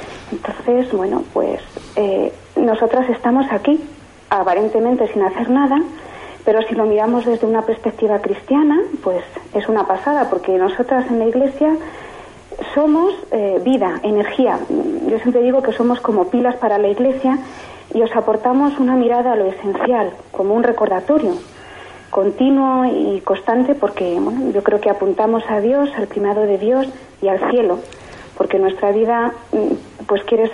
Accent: Spain; nosotras somos 10 hermanas en estos momentos, somos todas españolas

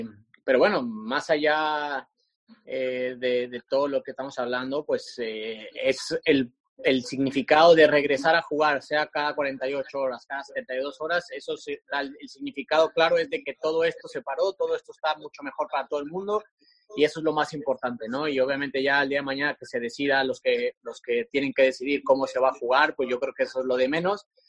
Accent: Mexico; Yo lo pongo de ejemplo en mi país, ¿no? México

